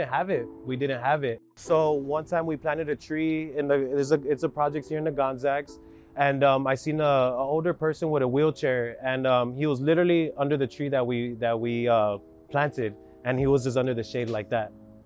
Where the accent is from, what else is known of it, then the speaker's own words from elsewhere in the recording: Watts, California, United States; I think Watts Rising, it's very, very big for the community because I'm born and raised in Watts, right?